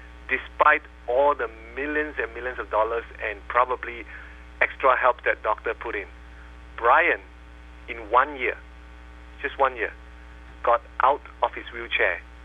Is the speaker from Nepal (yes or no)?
no; Singapore; English is a second language; now in United States; You know, where I come from, I came from Singapore, where all police officer has one job, and that's a police officer.